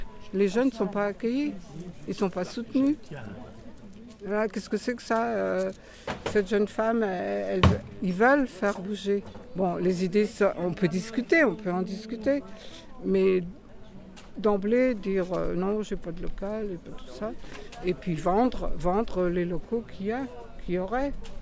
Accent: Germany; Je retourne de temps en temps, je viens d'Allemagne, je retourne de temps en temps

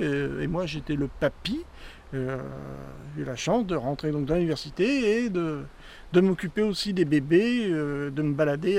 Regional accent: Boulogne-sur-Mer, Hauts-de-France, France; born there; Il est décédé à Boulogne-sur-Mer, où moi je suis né, et il y a un musée

